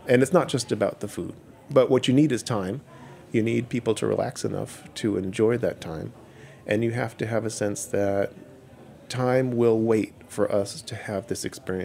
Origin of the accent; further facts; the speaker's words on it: Manhattan, New York, United States; You know, I grew up in Manhattan, so there was a kind of exposure to French food.